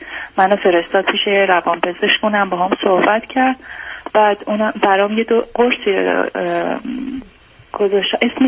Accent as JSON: {"language": "Persian", "country": "Iran", "said": "من ایرانی هستم."}